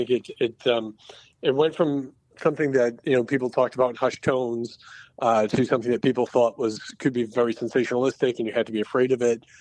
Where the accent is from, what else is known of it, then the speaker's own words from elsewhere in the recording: Rhode Island, United States; I'm definitely a little spoiled growing up in Rhode Island, being in New England here